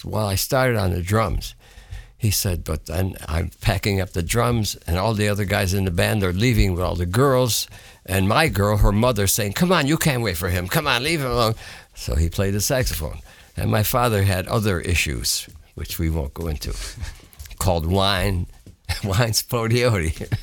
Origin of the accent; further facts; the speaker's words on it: New York, United States; But New York City is in the very south end of New York State, and my hometown is in the middle, near Syracuse, New York.